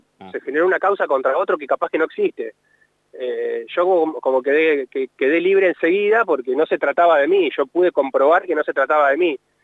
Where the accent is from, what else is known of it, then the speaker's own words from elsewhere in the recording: La Plata, Buenos Aires Province, Argentina; yo soy de acá de La Plata, hacía muchos años que jugaba al fútbol